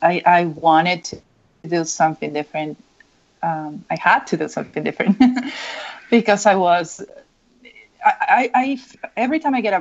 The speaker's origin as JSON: {"language": "English", "country": "Peru", "tie": "born or raised there", "moved": "as an adult", "lives_now": "United States", "said": "I was born and raised in Peru, and now I have 22 years living in the U.S., I think."}